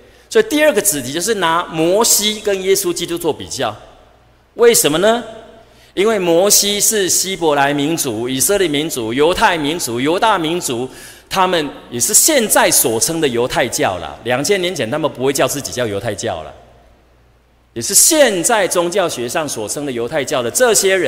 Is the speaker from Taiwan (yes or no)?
yes; Taiwan; 我们台湾人的个性啦